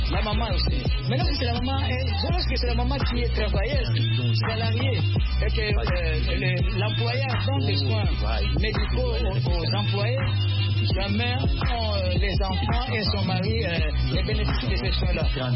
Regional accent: DR Congo; Ici, chez moi, en RD Congo

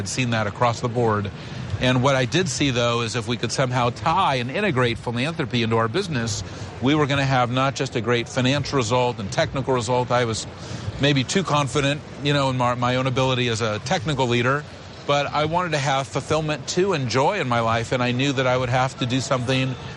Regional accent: United States; I'm an American, and I want to advocate for my causes that are important to me

